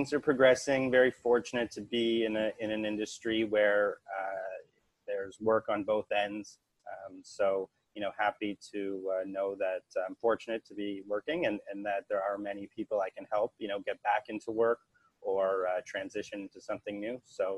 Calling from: Toronto, Ontario, Canada; Well, I'm in Toronto, Canada.

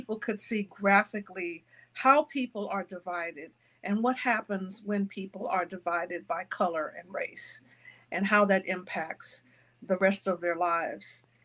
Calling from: Oakland, California, United States; I am with you from the Southeast Hills of Oakland, California, the home of the Ohlone, who had no word for war.

